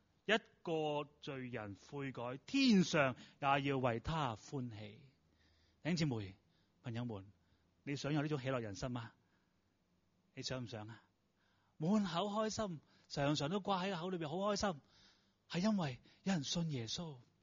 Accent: Hong Kong; 今天我们香港人

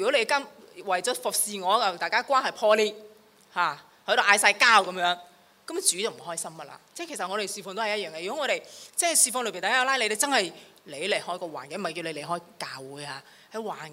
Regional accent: China; 即我深信我们中国人都是的，接待一个客人来到

